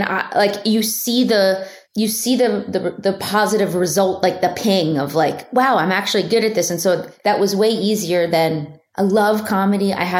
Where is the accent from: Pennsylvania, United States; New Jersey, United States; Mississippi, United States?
Pennsylvania, United States; Philadelphia; I'm from Philadelphia, around the tri-state area.